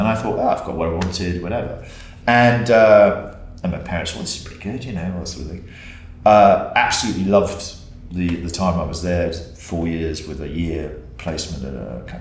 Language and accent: English; England, United Kingdom; born there; My parents, Scots, so I actually still consider myself Scots. And it's funny because I was born in England